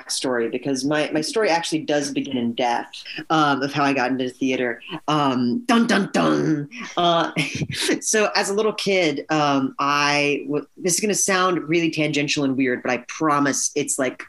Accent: the South, United States; And I'm from the South, so I don't really know how to pronounce this word.

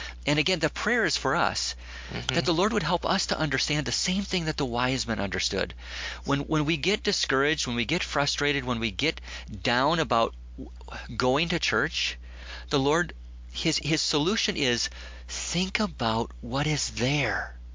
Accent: Valentine, Nebraska, United States; it's not like they go out to Valentine, my hometown. It's one of the darkest places on the right in the middle of the United States.

